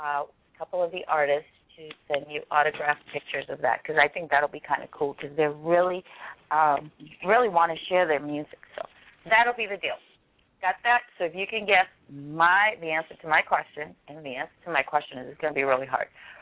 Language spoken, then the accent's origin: English; Boston, Massachusetts, United States; I'm going to save mine because mine is, like, wicked hard. Yes, I'm from Boston.